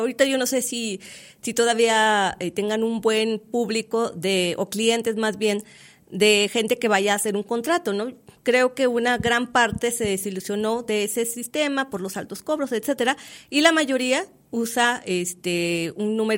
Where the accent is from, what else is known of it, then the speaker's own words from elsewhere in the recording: Mexico; nosotros ya como mexicanos